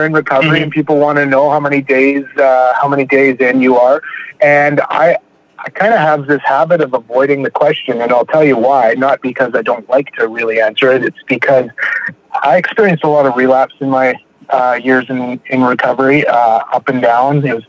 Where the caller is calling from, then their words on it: Vancouver, British Columbia, Canada; I am calling you guys from Vancouver, Canada.